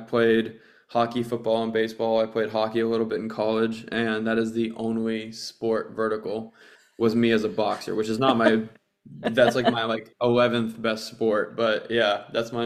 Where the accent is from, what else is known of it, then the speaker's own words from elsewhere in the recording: New England, United States; born there; But I came from, I was born in New England, so I'm a diehard Red Sox, Patriots, Bruins, Celtics fan.